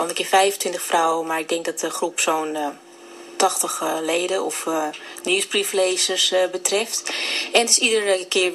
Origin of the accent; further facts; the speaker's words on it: Amsterdam, North Holland, Netherlands; born there; now in Landsmeer, Netherlands; Geboren in Amsterdam, maar al sinds een jaar of 9 wonen we hier in het mooie Landsmeer.